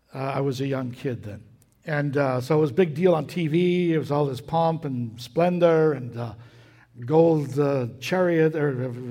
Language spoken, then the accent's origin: English; Vancouver, British Columbia, Canada; I grew up in Vancouver.